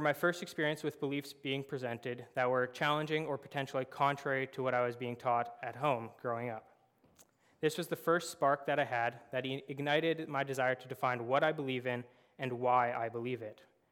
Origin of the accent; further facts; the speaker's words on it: Altona, Manitoba, Canada; now in Brandon, Canada; I have been attending Richmond Park for about a year and a half now. I'm originally from Altona, Manitoba, but moved to Brandon after graduating from Providence with a business degree